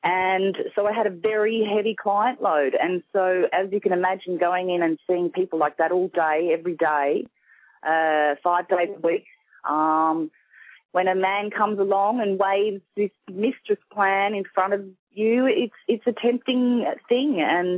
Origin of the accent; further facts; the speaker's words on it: Sydney, New South Wales, Australia; accent: Australian; I'm from Sydney, Australia.